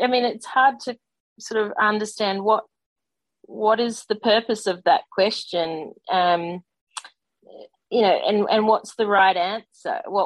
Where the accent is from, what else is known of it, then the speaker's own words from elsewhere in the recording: Australia; growing up in Australia, growing up in Australian sport, where we know there's work to be done around homophobia.